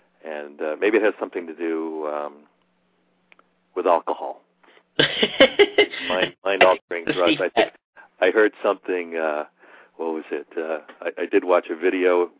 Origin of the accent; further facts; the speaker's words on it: Massachusetts, United States; also born or lived in Washington, D.C.; And now I'm back up where I grew up in Massachusetts, out here on Cape Cod